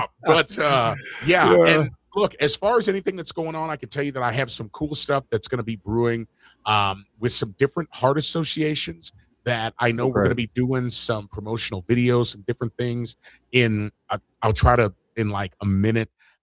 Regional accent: Chicago, Illinois, United States; now in Oklahoma, United States; And for me, growing up in Chicago, never having a proper backyard until I was an adult and living here in Oklahoma

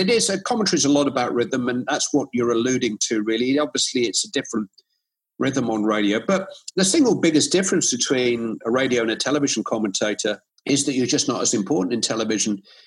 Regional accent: Bury, North West England, United Kingdom; I'm from Bury.

